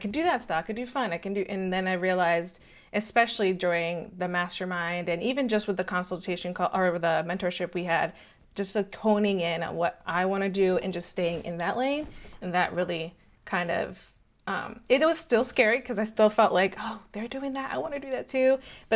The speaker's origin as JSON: {"language": "English", "region": "Maryland", "country": "United States", "moved": "as an adult", "lives_now": "San Diego, United States", "said": "I'm originally from Maryland and I started there. And in 2020, we decided to move. My husband wanted to live in San Diego, wanted that California life."}